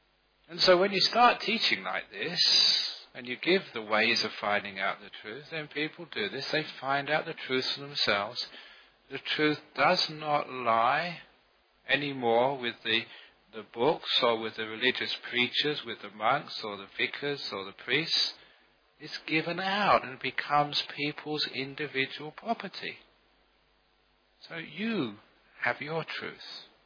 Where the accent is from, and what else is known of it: London, United Kingdom; now in Australia